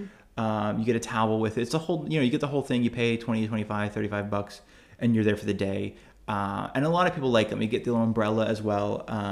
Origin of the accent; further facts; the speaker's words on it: United States; I think as an American, it's like, it's not uncommon for somebody to just be like, I really like Mexican food.